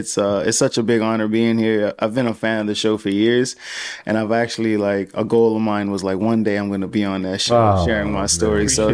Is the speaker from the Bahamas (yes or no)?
yes; Bahamas; Well, I mean, I was born and raised in the Bahamas.